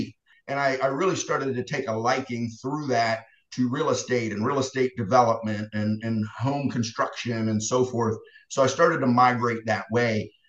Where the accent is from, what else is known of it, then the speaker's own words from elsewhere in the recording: Pittsburgh, Pennsylvania, United States; moved away as an adult; also born or lived in Washington, D.C.; I grew up in Pittsburgh, Pennsylvania, very blue collar, kind of humble upbringing.